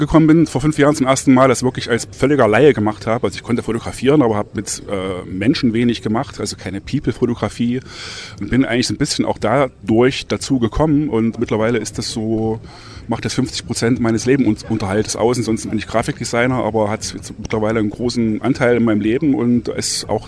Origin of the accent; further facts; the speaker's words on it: Weimar, Thuringia, Germany; Ich komme aus Weimar in Thüringen.